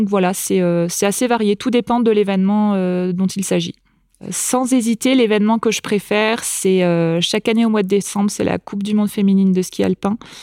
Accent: Strasbourg, Grand Est, France; now in Courchevel, France; Je viens de Strasbourg, en Alsace. Ma vie d'avant Courchevel, c'était 100% à Strasbourg. Je suis née là-bas, toute ma famille actuelle est toujours là-bas. J'y retourne régulièrement, plusieurs fois par an.

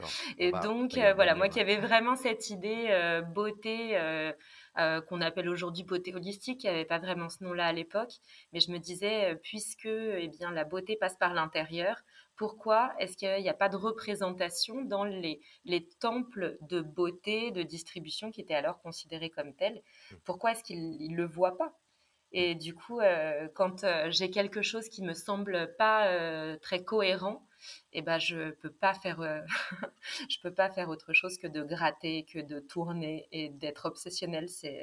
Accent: Vichy, Auvergne-Rhône-Alpes, France; j'ai baigné vraiment dans la nutri cosmétique un petit peu depuis mon enfance, puisque j'ai grandi à Vichy

